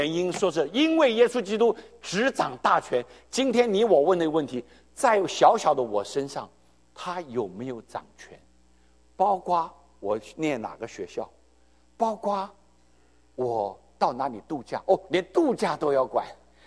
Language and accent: Chinese; China; 你说我从中国来，中国这几十年是无神教育，没什么稀奇啊